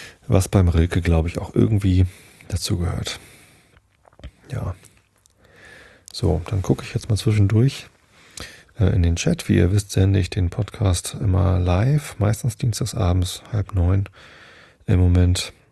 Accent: Northern Germany, Germany; ich bin ja Norddeutscher und bin auch schon oft auf Inseln gewesen in der Nordsee.

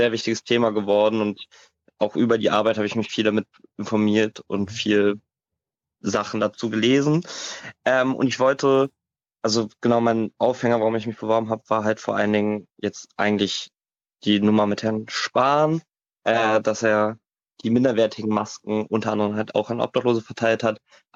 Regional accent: Hamburg, Germany; ich komme aus Hamburg, ich bin 19 Jahre alt

